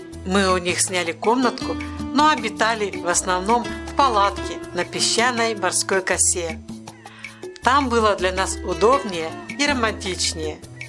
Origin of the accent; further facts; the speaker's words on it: Yaroslavl, Yaroslavl Oblast, Russia; Когда узнал, что я из Ярославля, очень оживился.